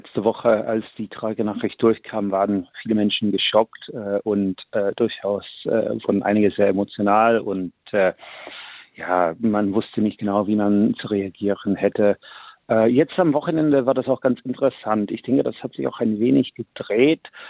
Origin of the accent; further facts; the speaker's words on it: Oxford, South East England, United Kingdom; Also gestern hatten wir auch die Proklamation in meiner Heimatstadt Oxford, wie in vielen Städten und Gemeinden im Land.